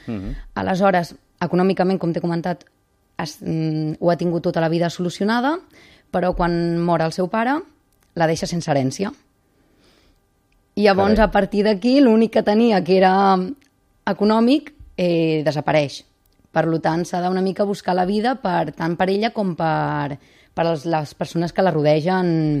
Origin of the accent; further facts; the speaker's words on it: Blanes, Catalonia, Spain; now in Malgrat de Mar, Spain; De Blanenca.